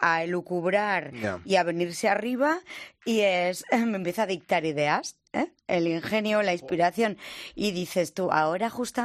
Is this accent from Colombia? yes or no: no; Zaragoza, Aragon, Spain; accent: maño; also born or lived in Basque Country / Catalonia; yo soy de Zaragoza. Y cuando estoy en Zaragoza tengo un acento maño de la leche. Cuando voy a Euskadi se me viene todo el acento vasco que cogí durante la carrera. Y bueno, como también he vivido en Cataluña, pues a veces me sale el ramalazo catalá.